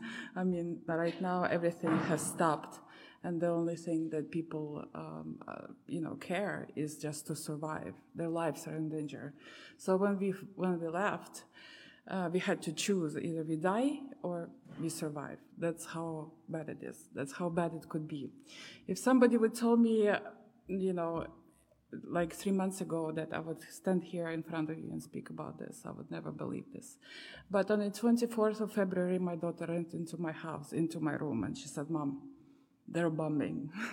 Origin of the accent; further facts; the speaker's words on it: Kyiv, Ukraine; moved away as an adult; I'm from Ukraine. I'm from Kiev. Me and my daughter are here.